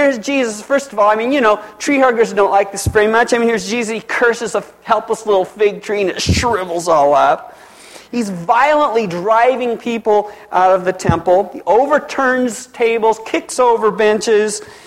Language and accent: English; Pendleton, Oregon, United States; I was raised in Pendleton for my first 13 years, and it was a little town of 14,000 people back then.